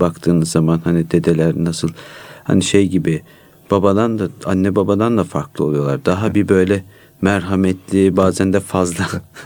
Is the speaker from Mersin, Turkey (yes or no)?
no; Elazığ, Turkey; Ne zaman gitsek, mesela Elazığ'a gitsek, biz Elazığlıyız.